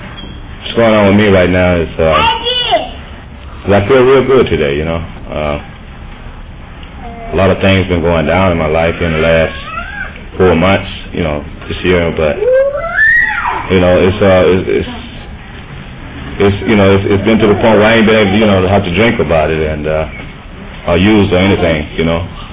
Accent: Los Angeles, California, United States; This is my first NA convention away from home. I'm from Los Angeles, and I'm glad to be here.

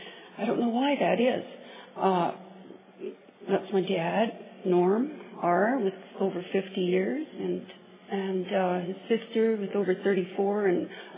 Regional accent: West Vancouver, British Columbia, Canada; I'm an alcoholic. And I'm from West Vancouver, British Columbia, Canada.

